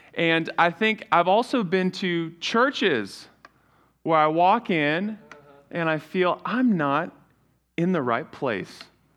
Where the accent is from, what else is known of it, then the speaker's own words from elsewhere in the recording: New Zealand; I remember when I was growing up in New Zealand on the mission field. My dad is obviously still a minister, but we grew up in New Zealand.